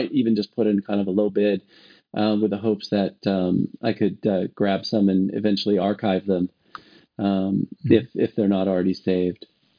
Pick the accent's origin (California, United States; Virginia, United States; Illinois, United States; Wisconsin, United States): California, United States; San Diego; And I just love that I'm actually from San Diego